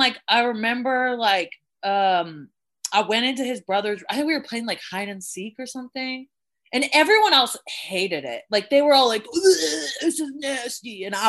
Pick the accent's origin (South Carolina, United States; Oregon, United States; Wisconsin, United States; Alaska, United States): Oregon, United States; Portland; so I grew up in Portland, and Portland's such a weird place.